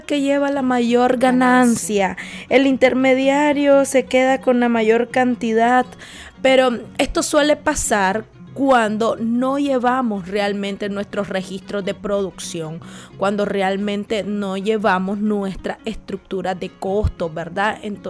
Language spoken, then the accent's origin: Spanish; Matagalpa, Nicaragua; soy del departamento de Jinotega, soy del departamento de Matagalpa.